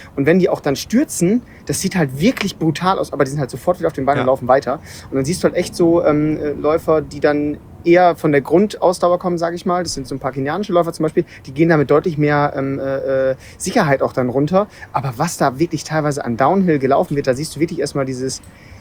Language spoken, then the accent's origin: German; Hamburg, Germany; gerade als Hamburger oder norddeutsches Kind ein bisschen üben